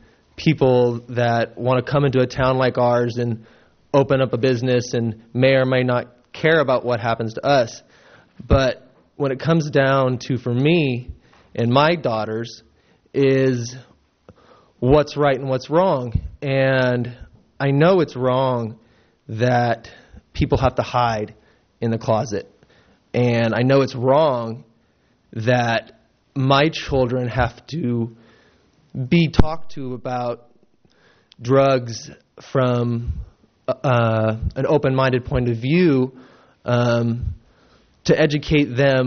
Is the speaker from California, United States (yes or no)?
yes; Morro Bay, California, United States; I'm from Morro Bay.